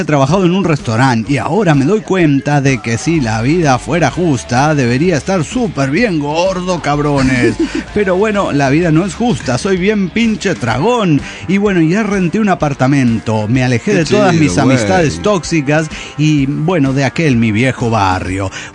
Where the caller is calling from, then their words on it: Saltillo, Coahuila, Mexico; de Saltillo, Coahuila.